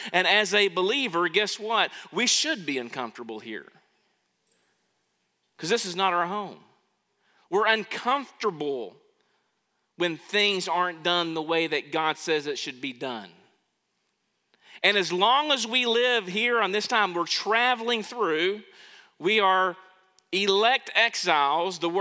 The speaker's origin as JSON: {"language": "English", "country": "United States", "said": "I'm an American, and I'm over here at this conference about Jesus"}